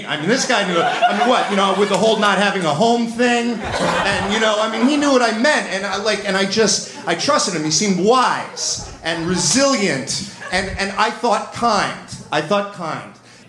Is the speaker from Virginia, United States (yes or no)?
no; New York, United States; sense of ennui growing up in Westchester County, and, you know, and then getting sent away to a boarding school in Connecticut before I was really ready to leave home